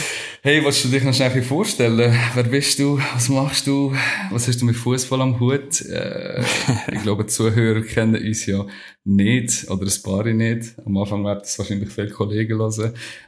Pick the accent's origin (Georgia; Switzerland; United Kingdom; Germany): Switzerland; Dulliken, Solothurn; Wie du schon angetönt hast, komme ich aus Dulika oder bei Dulika aufwachsen, wohne mittlerweile in Olten.